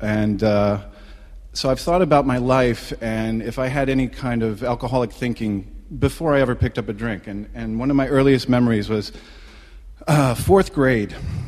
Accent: Michigan, United States; I was raised in Michigan. I'm an only child.

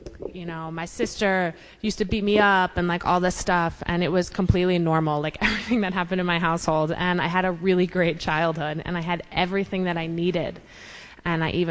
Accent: Westchester, New York, United States; I grew up in Westchester, and I got sent to boarding school in Rhode Island, and I loved it there.

